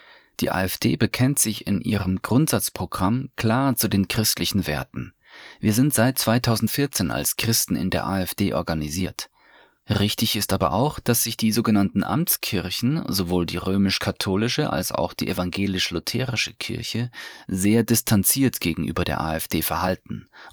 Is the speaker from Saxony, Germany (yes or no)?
no; Trier, Rhineland-Palatinate, Germany; now in Berlin, Germany; Ursprünglich komme ich aus Trier und bin selbst römisch-katholisch. Ich bin jetzt aber in Berlin wohnhaft